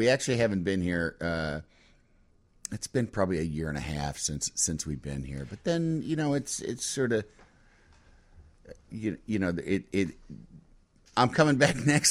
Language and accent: English; Yorkville, Illinois, United States; I grew up in Yorkville, out on the East West Tollway. And I started at U of I. Ended up at Columbia College here in the city